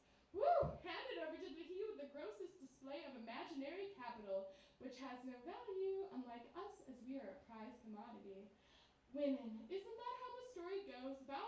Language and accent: English; Wisconsin, United States; I'm from Wisconsin, so like, yeah, there's like, it's just not really that pretty there.